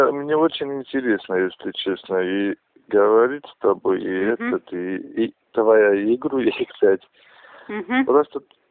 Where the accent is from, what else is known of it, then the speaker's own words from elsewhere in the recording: Chelyabinsk, Chelyabinsk Oblast, Russia; Я армянин. Ну да, Челябинск.